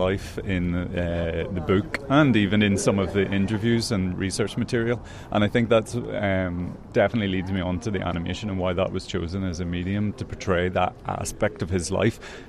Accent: Ireland; And being Irish, like, we love nothing more than a great yarn

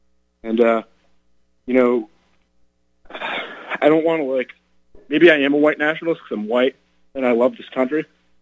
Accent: Connecticut, United States; You know, even though I'm a northerner from Connecticut, living in the South now.

